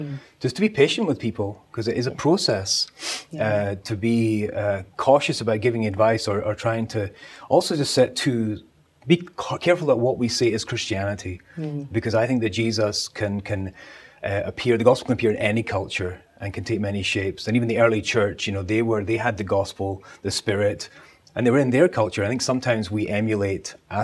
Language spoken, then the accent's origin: English; Scotland, United Kingdom; Yeah, I'm from Scotland originally. I grew up there. I was born and raised.